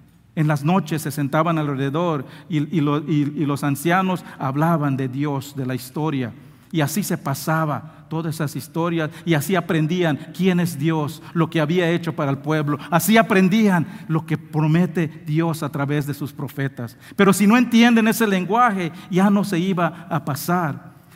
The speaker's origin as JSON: {"language": "Spanish", "country": "Belize", "said": "Yo soy originalmente de Belice. Mi familia son descendientes de los mayas."}